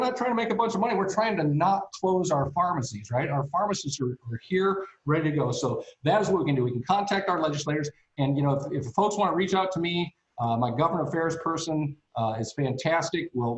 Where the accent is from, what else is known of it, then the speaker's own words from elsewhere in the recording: Ohio, United States; I came from Ohio, which is an amazing state.